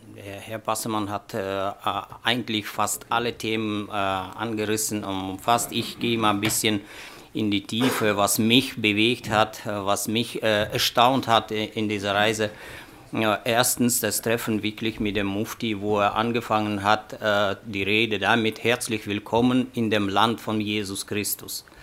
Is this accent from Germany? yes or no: no; Syria; German is a second language; Zuerst sind wir alle Syrer und danach.